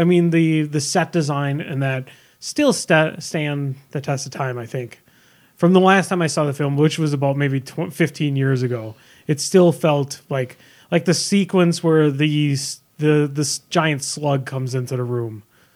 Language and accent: English; Mayville, United States; Like my hometown of Mayville, which has got 5,000 people in it, has a Shopko there.